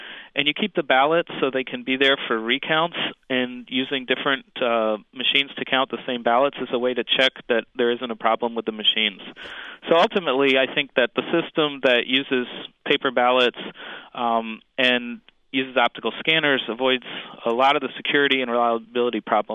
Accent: Maryland, United States; than my home state of Maryland is in.

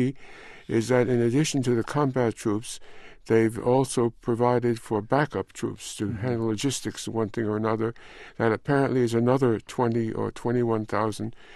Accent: Chicago, Illinois, United States; If this involves Chicago, and my friend comes from Chicago, I'm from Chicago.

